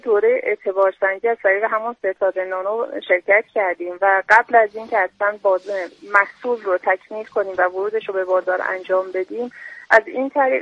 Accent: Zanjan, Zanjan Province, Iran; خب من توی زنجان ساکنم و خودم هم اهل زنجانم

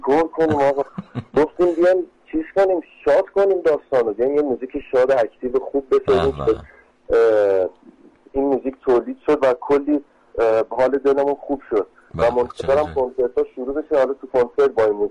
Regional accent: Shiraz, Fars, Iran; من شیراز به دنیا آمدم و بزرگ شدم

